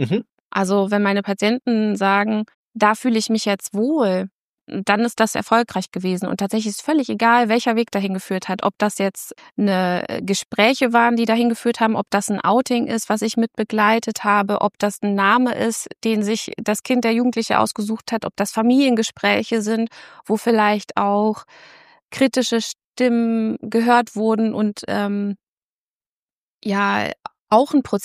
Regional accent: Berlin, Germany; now in Bielefeld, Germany; ich komme aus Berlin

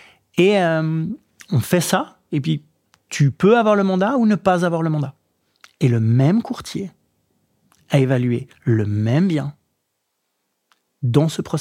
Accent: Vaud, Switzerland; now in Zurich, Switzerland; Moi, je suis vaudois, mais j'habite à Zurich

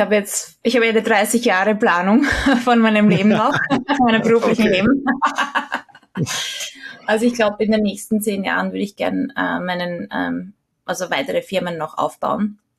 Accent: Austria; also born or lived in United States; ich fühle mich als Österreicherin sowie auch als Amerikanerin

